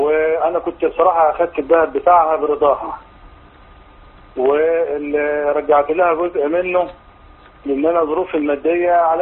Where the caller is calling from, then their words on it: Asyut, Asyut Governorate, Egypt; انا بكلمك من اسيوط